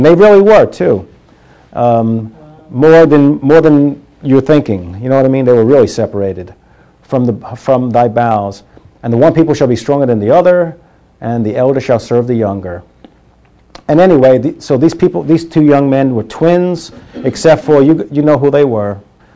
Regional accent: New York, United States; I don't know about hunting. I come from New York. I thought the milk came from the grocery store.

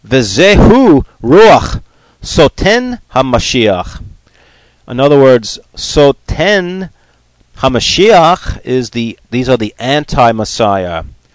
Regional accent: New York, United States; You know, I'm not an Israeli, so I'm from New York. and my Hebrew is different than the Israelis because we've got a different accent.

